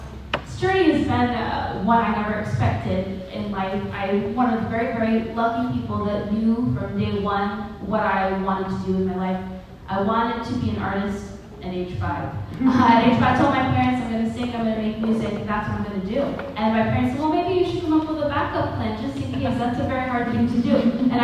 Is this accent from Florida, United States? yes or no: yes; Florida, United States; I grew up in Pinellas County, I'm a Pinellas native. My parents moved here from Boston, and they supported me wholeheartedly.